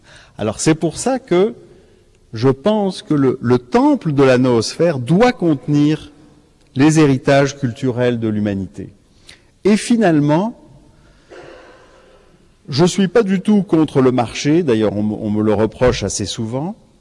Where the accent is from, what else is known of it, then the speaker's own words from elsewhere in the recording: Canada; Vous savez, moi je viens du Canada, j'ai mis presque 24 heures pour venir ici.